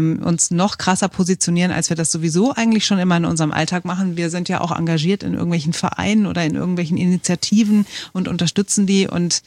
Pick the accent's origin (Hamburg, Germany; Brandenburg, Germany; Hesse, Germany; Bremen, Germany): Hesse, Germany; Frankfurt; now in Berlin, Germany; Mittlerweile länger in Berlin, als ich jemals in Frankfurt war